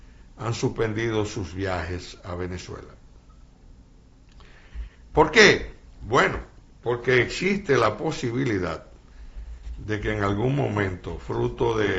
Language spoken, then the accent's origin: Spanish; Villa García, Dominican Republic; born there; yo nací cerca del kilómetro 17 de la autopista Duarte, en Villa García.